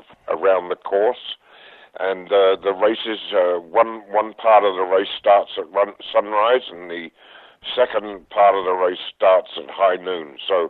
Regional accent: United Kingdom; which is there because I'm British

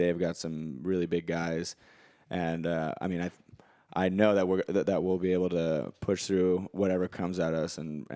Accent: San Ramon, California, United States; And the fact that I grew up in San Ramon, my family lived there.

